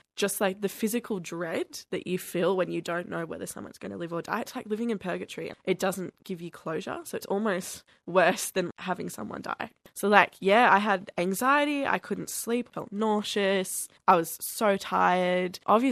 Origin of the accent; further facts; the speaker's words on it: Murwillumbah, New South Wales, Australia; I grew up in Mawoolumbah. Its population is probably around 5,000 to 6,000 people, and that's including the surrounding villages.